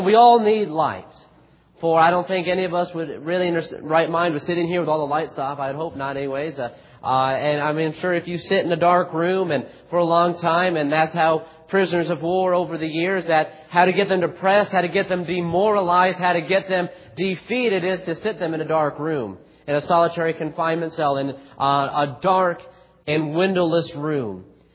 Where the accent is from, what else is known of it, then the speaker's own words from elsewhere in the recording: Texas, United States; I come from Central Texas, okay? I flew out of Killeen, went to Houston, and I don't know anything about Houston.